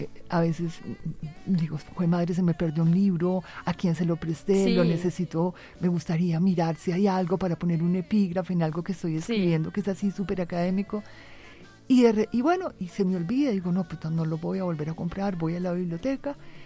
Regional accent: Antioquia, Colombia; también soy paisa y eso es muy particular con los paisas, sí, la limpieza, el orden, etc.

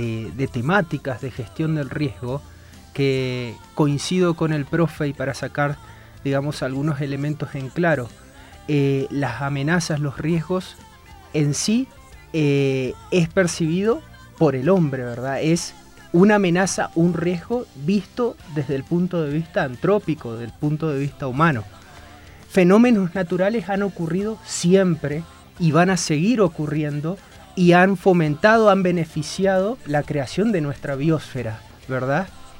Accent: Resistencia, Chaco, Argentina; provengo de una provincia de Argentina del norte, límite con Paraguay y Brasil, es la provincia del Chaco. Mi ciudad, que tiene un nombre bastante particular, se llama Resistencia

